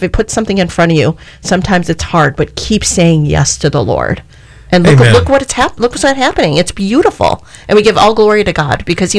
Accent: Chicago, Illinois, United States; And for him to come, and I'm from Chicago, he's to Little Port St. Lucie.

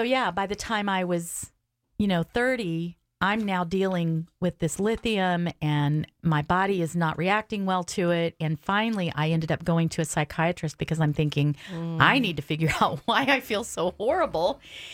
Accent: Missouri, United States; Missouri was also fighting, and I'm from Missouri, so that's where I had my first abortion.

